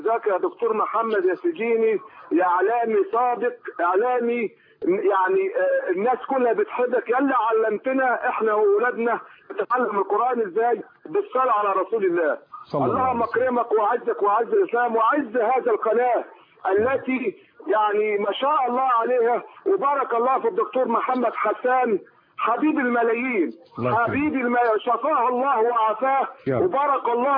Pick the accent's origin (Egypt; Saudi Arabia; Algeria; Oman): Egypt; انا من قريه صرف مركز سمي الانديد، يعني مركز منسي والله،